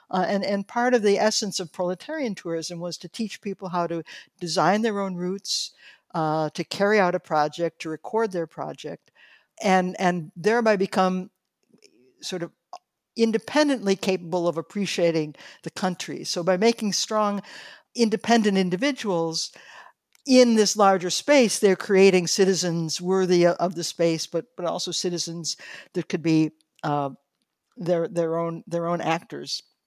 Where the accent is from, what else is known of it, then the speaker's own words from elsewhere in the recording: United States; I'm reminded, growing up in the United States in the 1950s